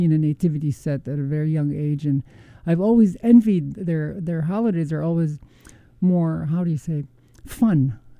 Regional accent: Damascus, Damascus Governorate, Syria; And by the way, I grew up in Damascus. When we first moved to Damascus, we lived in an area called Qassa.

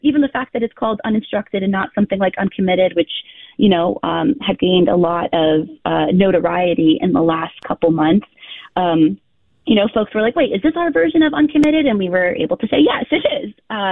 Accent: Midwest, United States

